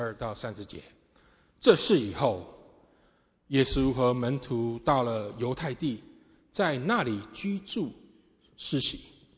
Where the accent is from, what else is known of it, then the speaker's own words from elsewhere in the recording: Hawaii, United States; also born or lived in Taiwan; 我是台湾出生，夏威夷长大的，11岁跟我家人一起移民到夏威夷去，所以在我成长的过程，有充满了东方的文化，也充满了西方的色彩。